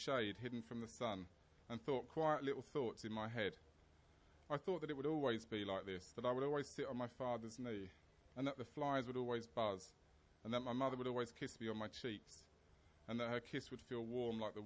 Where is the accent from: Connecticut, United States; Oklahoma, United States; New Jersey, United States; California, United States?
Connecticut, United States; New Haven; also born or lived in Nigeria; And so there I was, little black child growing up in New Haven, surrounded by this very strange white family, and this very strange kind of New Haven, which was very different.